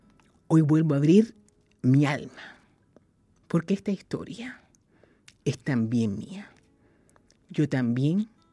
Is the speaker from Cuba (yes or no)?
yes; Cuba; moved away; En muchos países es un problema cultural idiosincrásico y en mi país de origen, Cuba, está institucionalizado.